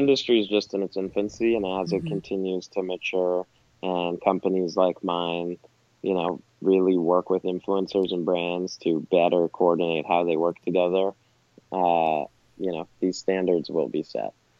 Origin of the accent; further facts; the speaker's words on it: Canada; Or even if you think of, as a Canadian, the hockey, hockey, NHL